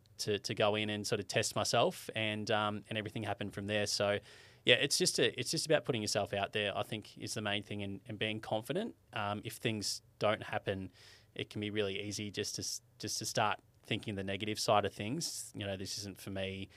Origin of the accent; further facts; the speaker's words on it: Colac, Victoria, Australia; So my first job being in my hometown of Colac, which I guess is a little bit of an advantage for me, having connections back in a small community